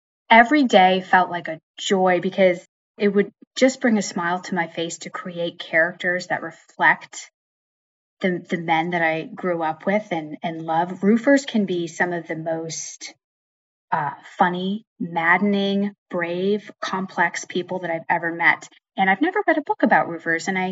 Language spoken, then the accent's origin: English; Pennsylvania, United States; I grew up in Western Pennsylvania. This story is very personal to me. I come from a family of roofers, my grandfather, my dad, my uncles, my brother.